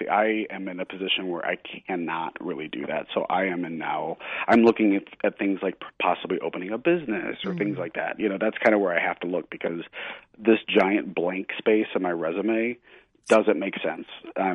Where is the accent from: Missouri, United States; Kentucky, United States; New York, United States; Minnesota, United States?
Missouri, United States; It's just I'm a Southern. I grew up in Missouri, which is more Southern